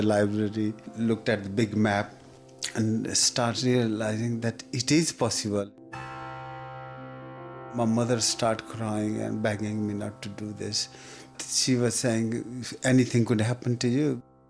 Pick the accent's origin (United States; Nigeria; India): India; English is a second language; moved away as an adult; now in United Kingdom; I'm 62. I came from India in 1974. I was born in a quite poor family.